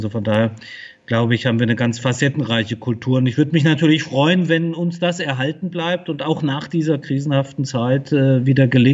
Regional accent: Fulda, Hesse, Germany; Ich bin hier in Fulda geboren und aufgewachsen.

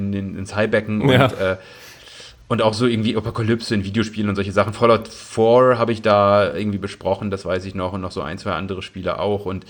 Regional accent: Osnabrück, Lower Saxony, Germany

